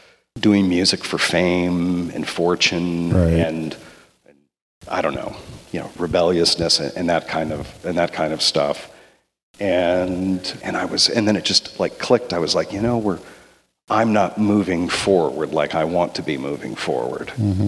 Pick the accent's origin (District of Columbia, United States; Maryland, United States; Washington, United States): Washington, United States; Seattle; even growing up in Seattle with lots of, you know, Chinese and Vietnamese friends